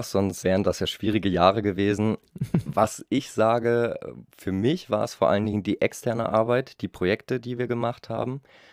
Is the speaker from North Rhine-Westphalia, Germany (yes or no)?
yes; Cologne, North Rhine-Westphalia, Germany; ich komme aus Köln. Ich habe mich dann vor ja, mittlerweile ein paar Jahren entschieden, nach Aachen zu gehen fürs Studium